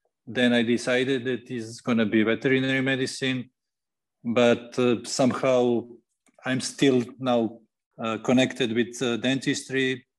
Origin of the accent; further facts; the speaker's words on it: Serbia; I'm from Serbia. Serbia is a country in Southeast Europe.